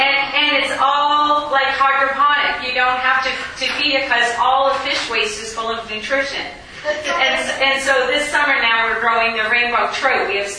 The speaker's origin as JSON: {"language": "English", "region": "Nova Scotia", "country": "Canada", "tie": "born or raised there", "said": "I'm going to be 60 this year, growing up in Cape Breton, you had to work very hard. There wasn't a lot of time to have a childhood because there's a farm"}